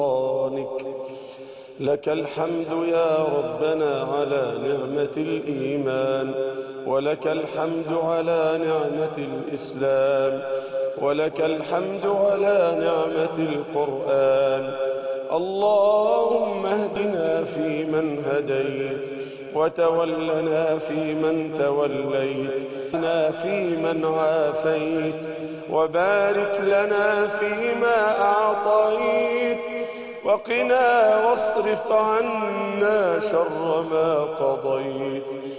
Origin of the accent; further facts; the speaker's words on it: Egypt; بلدنا مصر